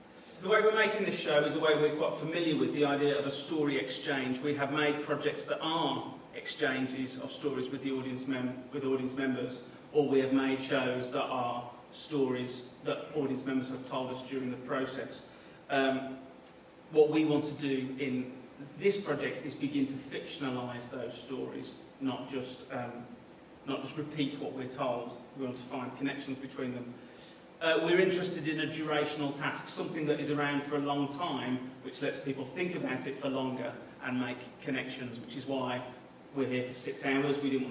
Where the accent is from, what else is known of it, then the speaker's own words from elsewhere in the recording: England, United Kingdom; and I'm from England.